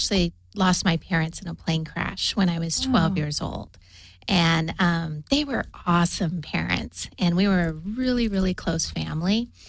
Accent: Fullerton, California, United States; Oh, wow. Well, my family, I grew up in Fullerton.

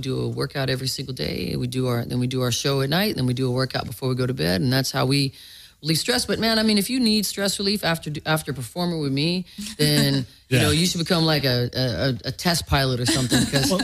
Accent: West Coast, United States; I'm from the West Coast. I'm a native.

